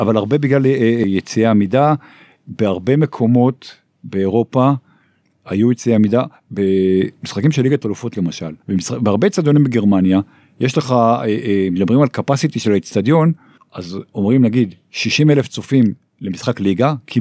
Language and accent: Hebrew; Tel Aviv, Tel Aviv District, Israel; אז אני כילד, עוד לא היה קניון, עוד לא היה קניון, אבל ללכת, ואני... שגדלתי בצפון מזרח תל אביב